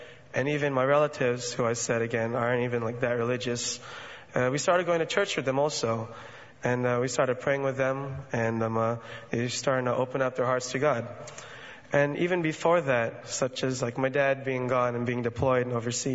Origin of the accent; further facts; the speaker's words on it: Guam; also born or lived in California; I was born into a military family. I was born in Guam, and I was raised in... I've kept moving back from Guam to California.